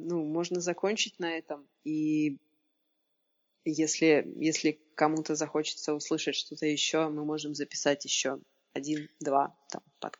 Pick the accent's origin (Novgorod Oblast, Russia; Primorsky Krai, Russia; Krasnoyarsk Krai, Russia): Primorsky Krai, Russia; Vladivostok; Я же из Владивостока, я работала на региональном телевидении